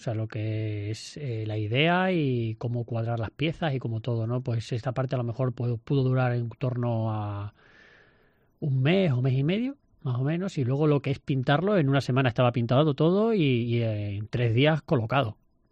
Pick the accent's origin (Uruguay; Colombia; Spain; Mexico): Spain; Plasencia, Extremadura; como placentino y como extremeño